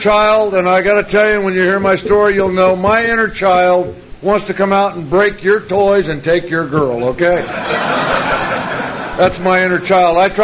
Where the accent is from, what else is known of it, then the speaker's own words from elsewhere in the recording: Danville, Illinois, United States; born there; I was born in Danville, Illinois, and I had a great childhood growing up.